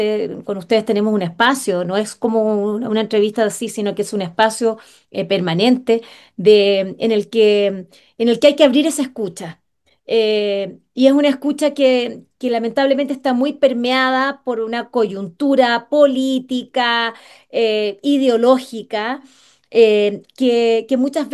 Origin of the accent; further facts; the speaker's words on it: Chile; creemos que somos chilenos y que como que no tenemos mucho que ver con los mapuches, pero basta ver nuestro ADN para darnos cuenta de que la cosa es bastante diferente.